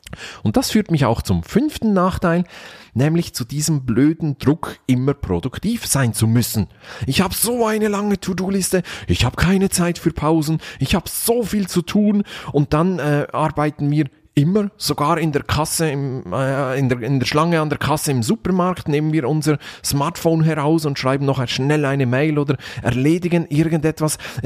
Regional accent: Switzerland; das entspricht auch meinem Naturell als Schweizer. Wir sind ja immer schön neutral.

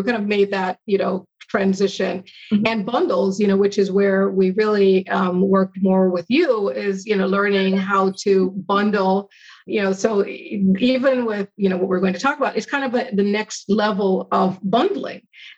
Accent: Jamaica; now in United States; When we first came to this country, we're originally from Jamaica.

